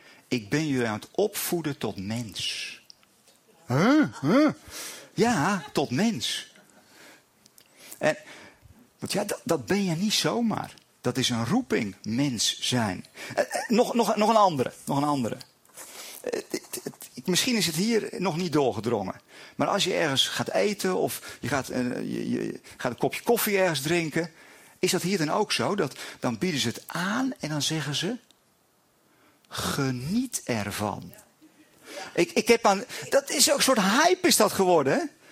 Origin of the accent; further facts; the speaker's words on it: Boskoop, South Holland, Netherlands; born there; Niet naar Jeruzalem, maar naar Boskoop, mijn geboorteplaats.